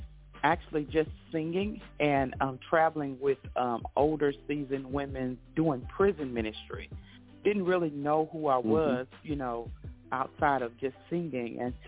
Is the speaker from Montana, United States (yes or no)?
no; Dubuque, Louisiana, United States; also born or lived in Bastrop; I used to live in Bastrop, Louisiana. I grew up in Dubuque, Louisiana, but I later moved to Bastrop, Louisiana